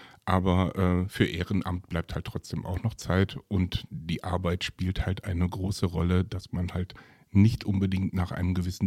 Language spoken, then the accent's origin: German; Witten, North Rhine-Westphalia, Germany; Ich bin 47 Jahre alt, ich komme aus Witten